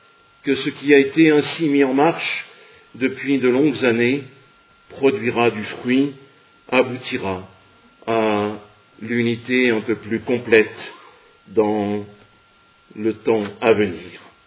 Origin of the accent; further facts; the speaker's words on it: Sallanches, Auvergne-Rhône-Alpes, France; je viens de Salanches et ça me fait plus penser aux montagnes.